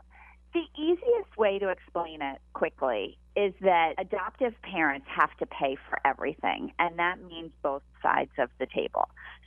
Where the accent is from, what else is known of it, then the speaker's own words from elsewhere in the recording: Philadelphia, Pennsylvania, United States; Well, you know, I was born and raised and lived most of my life in Philadelphia, so it is my hometown and a very special night.